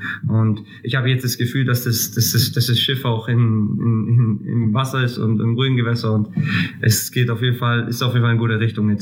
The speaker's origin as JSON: {"language": "German", "country": "Greece", "said": "und ich bin Grieche"}